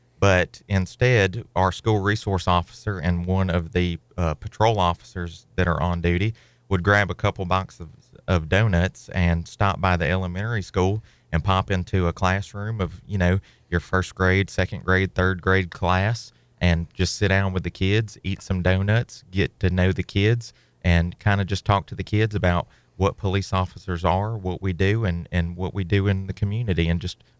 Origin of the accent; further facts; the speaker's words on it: Kosciusko, Mississippi, United States; I was raised here in Kosciuszko and graduated from Kosciuszko High School. I have family here, and just love the community.